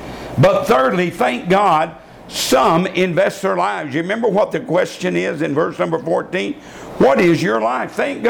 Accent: Borger, Texas, United States; we want you to come to Borger. That's my hometown, about 50 miles from Amarillo.

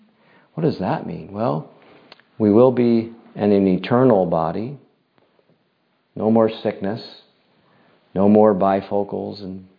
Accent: United States; now in Canada; you're not a native of Canada. I grew up in the United States.

